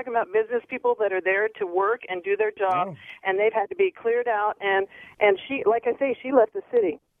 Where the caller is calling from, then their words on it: Kansas, United States; I'm calling from Kansas.